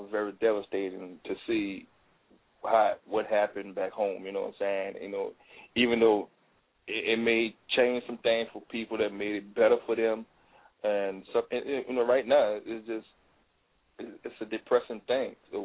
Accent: New Orleans, Louisiana, United States; I'm a big legend in my hometown of New Orleans, Louisiana.

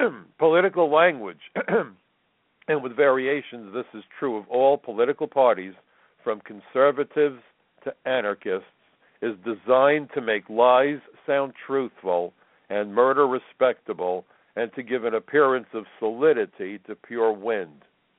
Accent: United States; I'm from the United States, and in fact, I'm a federal agent back home.

